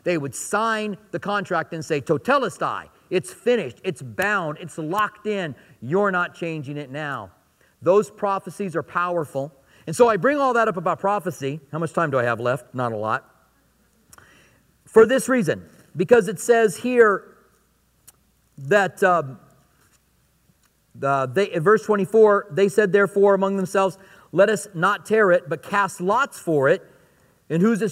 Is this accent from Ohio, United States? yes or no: no; Clinton, Iowa, United States; born there